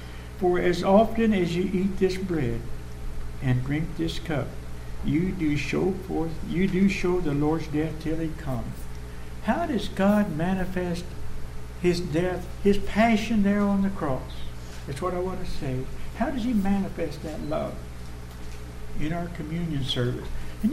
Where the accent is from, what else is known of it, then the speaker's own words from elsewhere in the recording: United States; born there; But I was born in the United States, you know